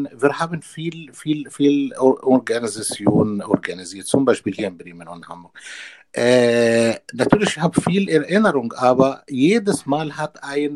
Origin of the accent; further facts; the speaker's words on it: Egypt; ich komme ursprünglich aus Ägypten